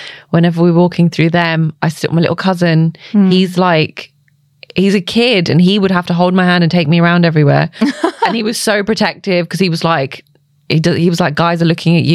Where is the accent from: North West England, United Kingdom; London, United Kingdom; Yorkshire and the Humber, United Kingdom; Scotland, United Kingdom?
London, United Kingdom; Yeah, so born and brought up in London, but my family is from India, from Punjab.